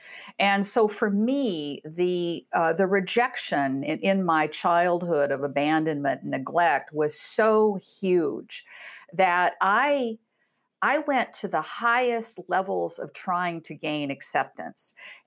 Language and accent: English; Iowa, United States; also born or lived in Chicago; I'm from Iowa, a good Iowa girl.